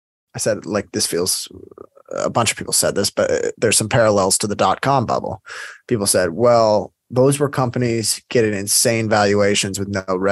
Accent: South Africa; I'm South African, so I was just curious. We have very big companies here that have gone international.

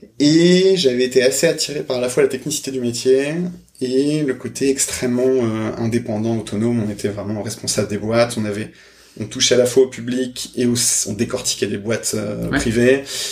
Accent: Paris, Île-de-France, France; je suis né à juste à côté du bois de Vincennes, dans le 12e, Porte Dorée.

